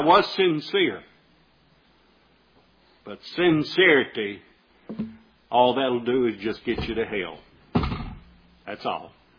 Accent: Bassett, Virginia, United States; I grew up in Bassett, Virginia, headquarters of Bassett Furniture Company.

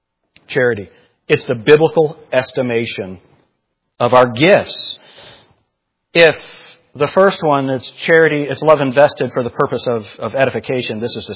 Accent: New York, United States; And what I used to say is, well, I'm from New York. We call this talking.

